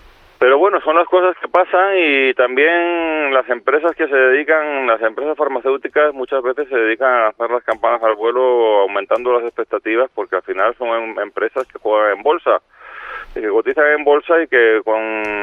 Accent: Castile and León, Spain; Castilla y León, que es de donde yo vengo y yo lo sé por mis padres que están allí

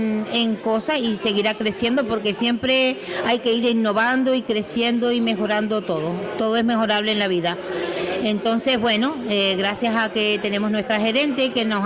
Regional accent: El Hierro, Canary Islands, Spain; Yo soy de origen de la Isla del Hierro.

